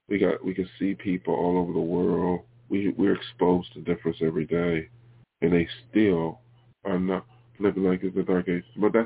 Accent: Buffalo, New York, United States; Past is over with my hometown, Buffalo. I might be going back there just to visit, but I'm not going back there.

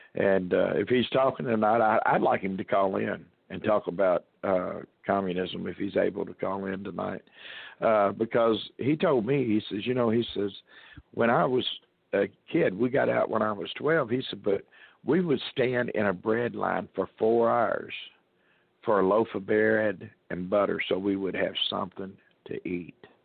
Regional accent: United States; I grew up in the United States where we were free to roam and go wherever we want in this country.

